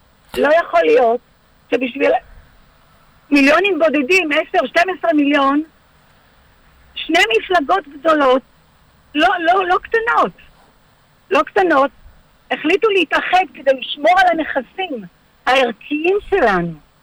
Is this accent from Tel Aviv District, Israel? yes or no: no; Ra'anana, Central District, Israel; אני גדלתי כילדיי ברעננה.